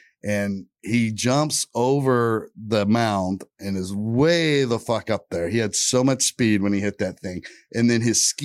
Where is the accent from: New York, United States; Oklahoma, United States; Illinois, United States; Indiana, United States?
Indiana, United States; at least I'm from Indiana where we had snow, but I was living in Texas at the time.